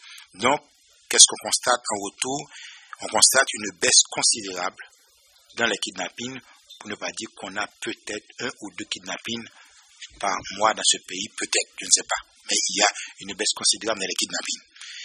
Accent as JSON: {"language": "French", "country": "Haiti", "said": "notre rôle en tant qu'Haïtien"}